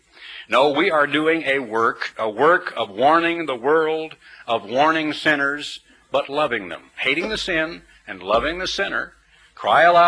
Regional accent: Oregon, United States; I was born and reared in Oregon, and I grew up as a teenager during World War II.

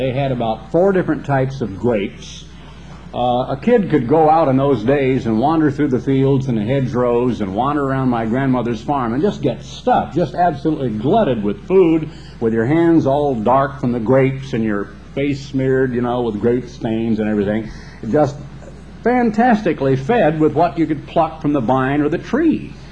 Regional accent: Oregon, United States; When I grew up in Oregon, my uncle, living with … I have a fascinating film.

